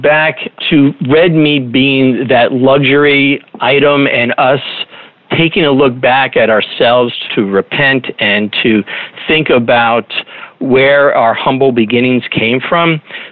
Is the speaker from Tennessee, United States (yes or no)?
no; Paterson, New Jersey, United States; born there; now in Jefferson, United States; I was born in New Jersey. Patterson, New Jersey is where my family is originally from, Bergen County area.